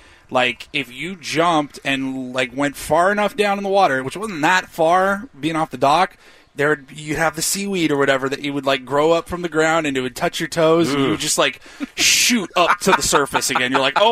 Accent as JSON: {"language": "English", "region": "Pacific Northwest", "country": "United States", "tie": "born or raised there", "lives_now": "San Diego, United States", "said": "growing up in the Pacific Northwest, moving down to San Diego and calling San Diego home now for like the last 16 years"}